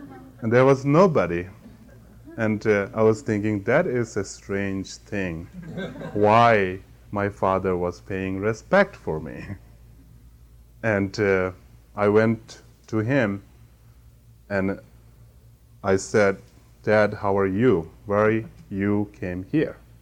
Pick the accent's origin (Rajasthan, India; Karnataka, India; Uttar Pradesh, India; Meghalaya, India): Karnataka, India; Bylakuppe; I was born in the Tibetan refugee camp in Balakupi in South India. And I was raised up as a very ordinary boy in the refugee camp till 17.